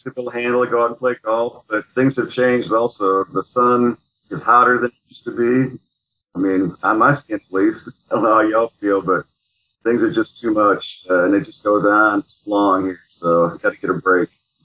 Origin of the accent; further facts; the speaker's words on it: Michigan, United States; born there; We're near where I was born there in Michigan